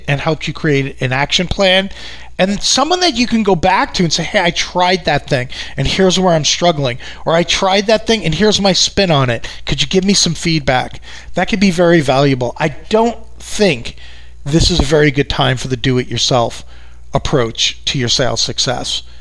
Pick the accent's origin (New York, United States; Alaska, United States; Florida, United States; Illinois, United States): New York, United States; accent: New York; I live out here in New York, if you haven't picked up from my accent